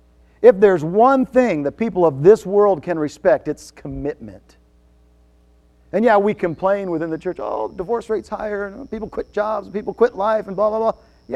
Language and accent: English; Washington, United States; I've watched several places where I grew up in Washington where a guy, you know, on a whim decided he's going to build a shed